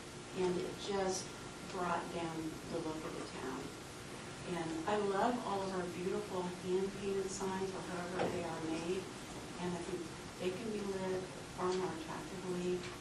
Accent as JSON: {"language": "English", "region": "Indiana", "country": "United States", "said": "I'm from Brown County, Torsable and Newton side."}